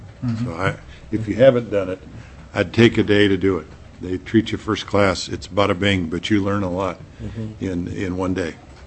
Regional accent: Fairbanks, Alaska, United States; I grew up in Fairbanks, was there when the Dalton started

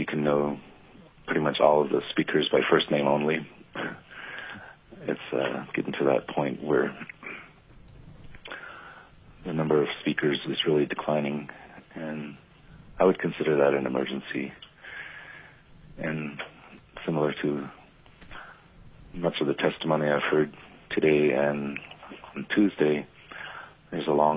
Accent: Arctic Village, Alaska, United States; I grew up in Arctic Village.

